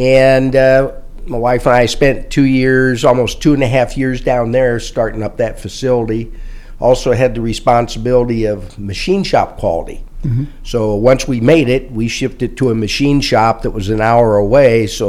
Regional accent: Peoria, Illinois, United States; I was born and raised in Peoria. Went to Woodruff High School, graduated from there

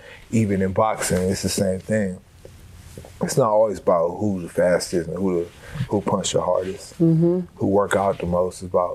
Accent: Omaha, Nebraska, United States; I grew up in North Omaha. As I got older, became a teen, with misdirection.

